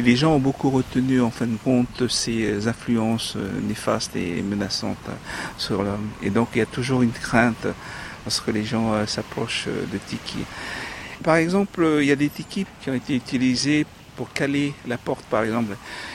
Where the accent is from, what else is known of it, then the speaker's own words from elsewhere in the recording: Tahuata, Marquesas Islands, French Polynesia; je viens des Marquises, et plus précisément de l'île de Tawata.